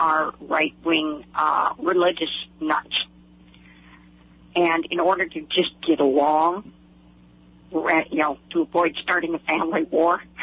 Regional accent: Seattle, Washington, United States; I was raised in Seattle, so I'm not used to all that dry.

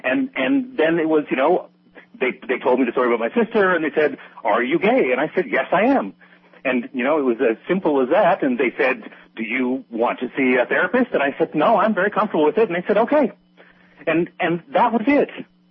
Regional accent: New Brunswick, Canada; born there; also born or lived in Quebec / Nova Scotia; So I lived in a whole variety of places in Canada, in the province of Quebec, in the province of Nova Scotia. I was born in New Brunswick. And we sort of moved around a fair bit.

